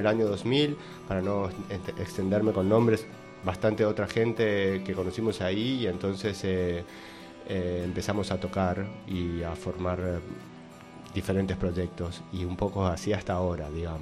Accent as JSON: {"language": "Spanish", "region": "Mendoza", "country": "Argentina", "moved": "yes", "said": "Sí, un rato. Vine desde Mendoza."}